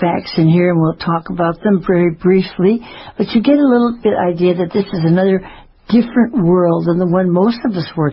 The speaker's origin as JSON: {"language": "English", "town": "Seattle", "region": "Washington", "country": "United States", "tie": "born or raised there", "said": "Which is my hometown"}